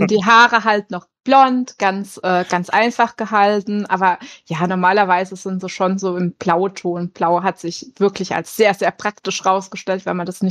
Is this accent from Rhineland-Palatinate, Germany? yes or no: yes; Rhineland-Palatinate, Germany; Ich komme so aus der Südwestpfalz, also Kreis Südwestpfalz, sagt man sogar ganz genau. Dieses Jahr werde ich 40.